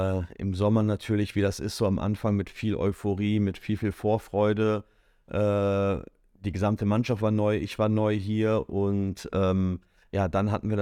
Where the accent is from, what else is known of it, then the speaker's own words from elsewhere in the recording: Bonn, North Rhine-Westphalia, Germany; born there; Wir haben vorher in Bonn, in meiner Geburtsstadt, zusammen gewohnt